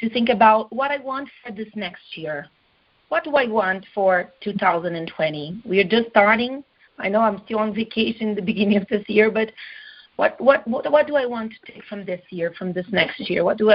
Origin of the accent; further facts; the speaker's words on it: Rio de Janeiro, Brazil; English is a second language; now in São Paulo, Brazil; we are not from São Paulo. We're actually from Rio. All our family is in Rio.